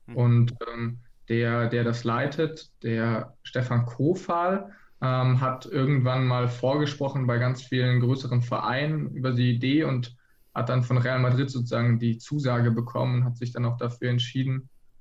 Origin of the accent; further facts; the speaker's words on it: Baden-Württemberg, Germany; now in Flensburg, Germany; wir kommen ursprünglich aus der Nähe von Freiburg